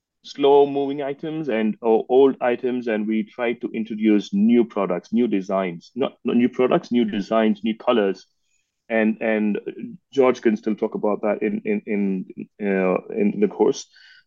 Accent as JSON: {"language": "English", "country": "India", "said": "I'm from India"}